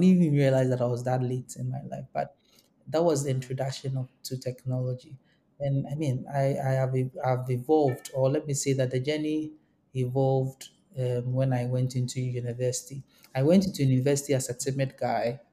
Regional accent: Ghana; For those who are hearing me for the first time, I'm based in Ghana. I'm Ghanaian

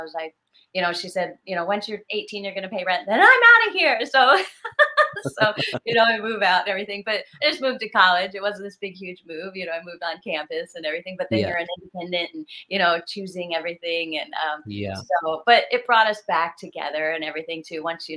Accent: San Mateo, California, United States; You know, I'm from San Mateo but I would find my way there and I'd pay for them.

